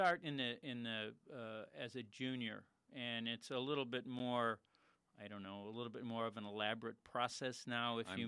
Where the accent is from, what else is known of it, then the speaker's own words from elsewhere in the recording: Kenosha, Wisconsin, United States; having graduated in 1964 from Bradford High School, I was born and raised here in Kenosha.